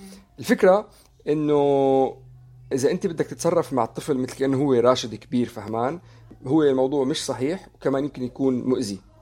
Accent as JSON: {"language": "Arabic", "country": "Syria", "said": "على فكره انا سوري"}